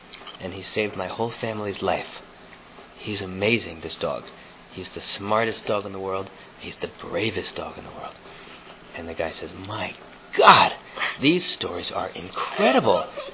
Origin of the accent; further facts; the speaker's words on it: United States; And I'm not Chinese, I'm American.